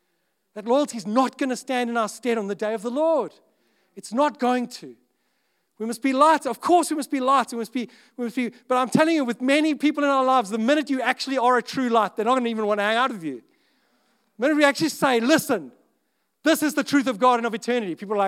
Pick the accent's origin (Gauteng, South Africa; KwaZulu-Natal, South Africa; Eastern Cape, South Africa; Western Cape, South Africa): Eastern Cape, South Africa; Summerstrand; I grew up in Summer Strand